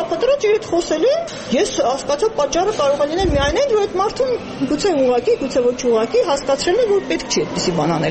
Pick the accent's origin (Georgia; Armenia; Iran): Armenia; born there; ես սովետական Հայաստանում եմ ծնվել, սովետական միությունում եմ ծնվել